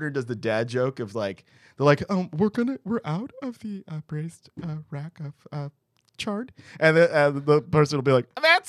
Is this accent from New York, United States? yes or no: yes; New York, United States; I am a New Yorker, so I resent other people's happiness.